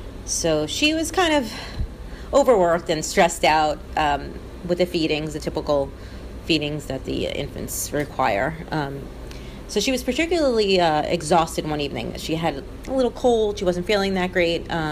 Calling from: New York, United States; I'm calling from New York.

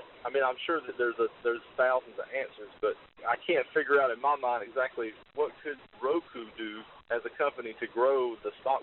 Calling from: Biloxi, Mississippi, United States; I'm from Biloxi, Mississippi.

